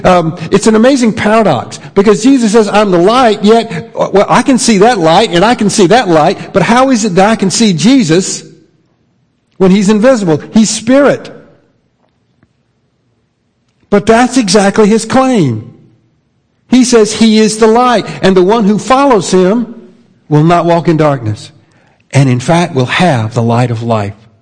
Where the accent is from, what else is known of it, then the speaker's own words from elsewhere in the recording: the South, United States; because I'd gone to church so much all my life, growing up in the Bible Belt.